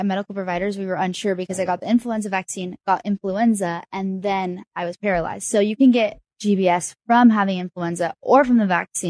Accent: Arizona, United States; So I am 18 years old. I'm from Arizona, and I've always had the dream to attend BYU Hawaii.

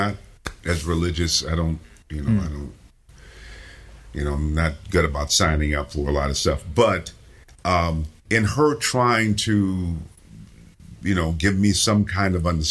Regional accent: Benton Harbor, Michigan, United States; born there; Came up to Michigan, where her family had migrated to, Benton Harbor, and gave birth to me and died. I was born in December.

